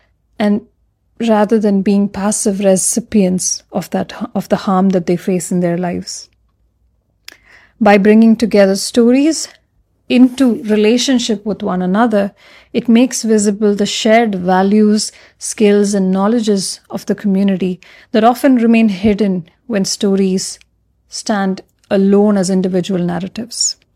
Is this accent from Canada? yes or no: no; India; As a Muslim woman myself, I was born and raised in India, and I have lived here all my life, worked, studied in different parts of the country, and I call India my home.